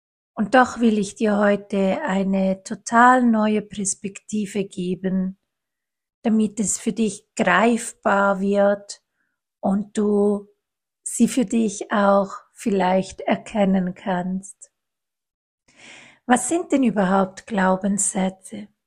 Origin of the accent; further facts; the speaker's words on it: Italy; bei mir in Italien, ich bin Italienerin